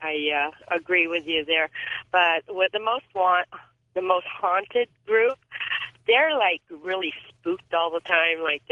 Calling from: Arizona, United States; I'm calling from Arizona.

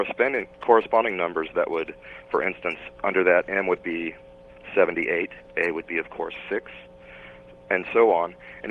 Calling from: Wichita, Kansas, United States; It's Wichita, Kansas.

